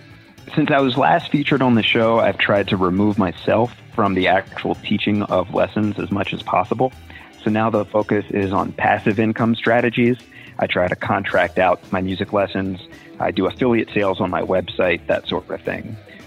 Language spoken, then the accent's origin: English; Annapolis, Maryland, United States; I'm from Annapolis, Maryland